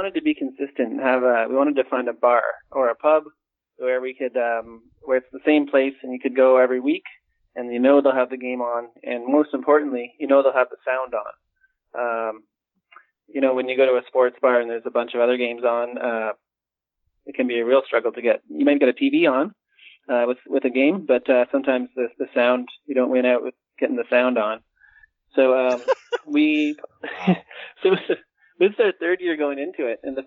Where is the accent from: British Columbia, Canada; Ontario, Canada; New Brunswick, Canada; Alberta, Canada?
Ontario, Canada; Hamilton; now in Toronto, Canada; over the years living in this city, I'm from Hamilton myself, a big Ticats fan.